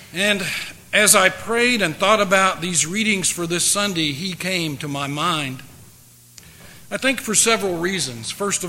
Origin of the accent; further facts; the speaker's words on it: United States; As an American, I realize that our country has had its own problems